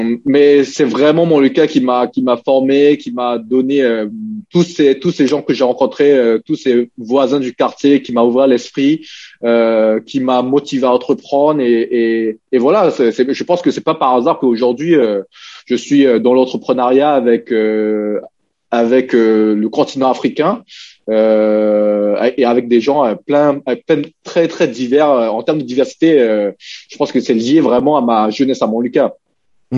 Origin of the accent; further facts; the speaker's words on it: Hong Kong; French is a second language; moved away; also born or lived in French Guiana; Quand je suis venu avec ma famille depuis Hong Kong en Guyane. Et à l'époque, je parlais pas le français.